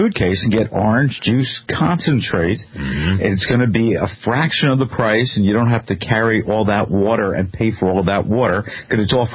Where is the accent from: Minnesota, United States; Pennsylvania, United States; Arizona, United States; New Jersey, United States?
New Jersey, United States; I come from New Jersey.